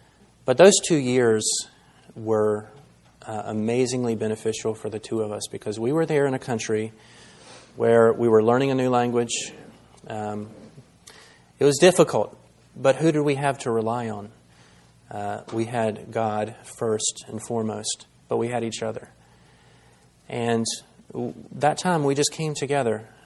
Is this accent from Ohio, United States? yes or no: no; Roanoke, Virginia, United States; We grew up in and around Roanoke, as most of you know